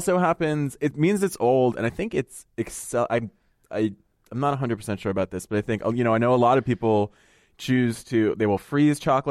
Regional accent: United States; I come from a very, very Italian family, but, you know, we grew up in the United States

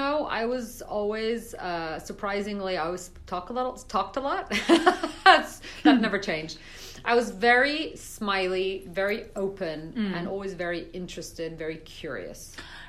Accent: Belgium; So I was living in Brussels. Okay. I grew up in Belgium.

